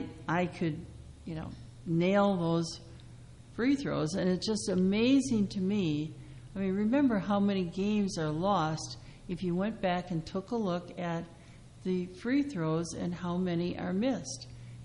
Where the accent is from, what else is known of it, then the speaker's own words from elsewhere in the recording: Midwest, United States; I think growing up in the Midwest, Indiana was a big basketball state.